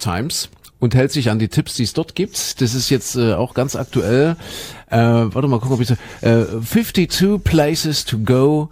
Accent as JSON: {"language": "German", "town": "Köthen", "region": "Saxony-Anhalt", "country": "Germany", "said": "Meine alte Heimat Dessau. Ich komme ja aus Kuhköthen und das ist 20, 15 Autominuten von Dessau entfernt."}